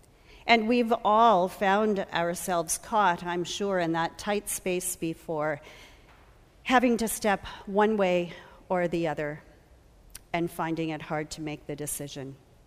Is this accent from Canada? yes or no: yes; Canada; For most of us as liberal Canadian Christians, there's nothing too shocking in those declarations.